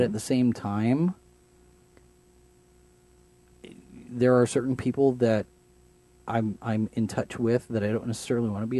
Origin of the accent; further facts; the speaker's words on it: Texas, United States; a lot of people were surprised that I grew up in Texas